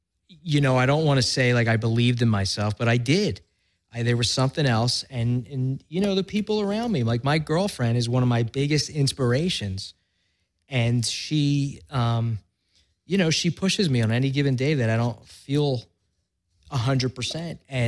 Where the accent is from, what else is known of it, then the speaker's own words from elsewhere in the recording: Philadelphia, Pennsylvania, United States; accent: Philly; And as soon as she heard my Philly accent, she was sold.